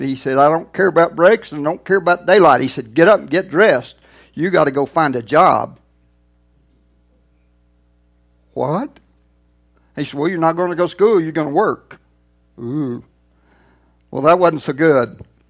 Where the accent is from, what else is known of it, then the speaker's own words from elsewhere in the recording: Pampa, Texas, United States; To be honest, when I grew up in Pampa, Texas, I was kind of like my daddy and most of the people I was raised with.